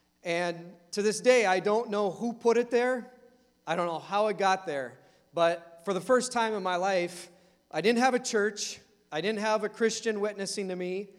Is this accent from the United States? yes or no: yes; Dora Lake, Minnesota, United States; I was raised in Dora Lake, which is east of Black Duck. And I was raised on a little resort in northern Minnesota.